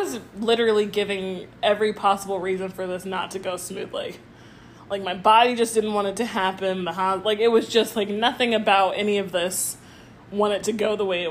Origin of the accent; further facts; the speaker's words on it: Jacksonville, Florida, United States; because we're from Jacksonville and 904 is Duval.